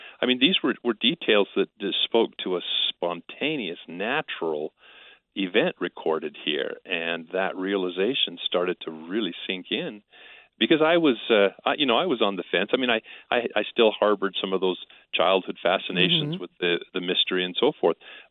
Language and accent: English; Spokane, Washington, United States; And so at the time in Spokane, Washington, when I was about 10 years old